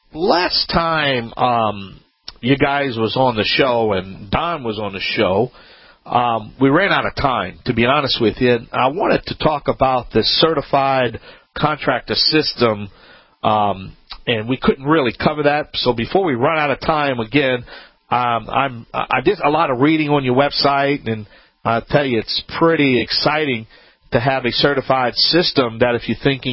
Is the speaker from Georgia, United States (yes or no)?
no; Louisiana, United States; and I am the Cajun man from the Bayou Land